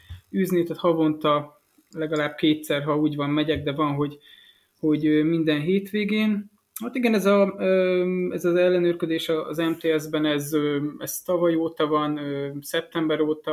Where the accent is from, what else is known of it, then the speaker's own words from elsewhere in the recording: Lajosmizse, Bács-Kiskun, Hungary; bár ugye Lajos Mezsei származású vagyok, kvázi az Alföldön születtem